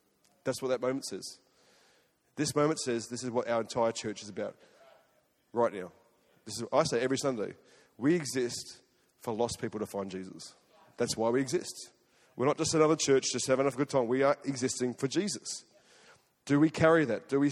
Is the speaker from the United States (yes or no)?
no; Australia; accent: Australian; they'll know straight away with my Australian accent.